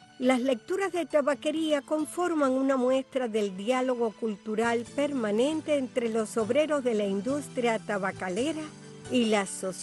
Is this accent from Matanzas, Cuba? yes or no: no; Santiago de las Vegas, Havana, Cuba; Recuerdo que en mi pueblo, Santiago de Las Vegas, precisamente Las Vegas, era una región donde se trabajaba el tabaco.